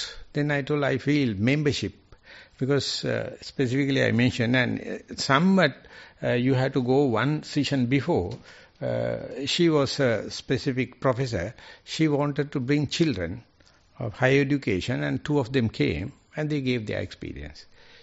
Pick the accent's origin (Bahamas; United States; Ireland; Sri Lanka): Sri Lanka; English is a second language; And I feel I am very sorry. I am coming from Sri Lanka.